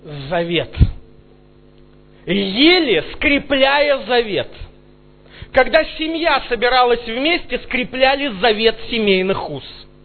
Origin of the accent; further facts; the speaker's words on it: Tula, Tula Oblast, Russia; А я приехал из Тулы.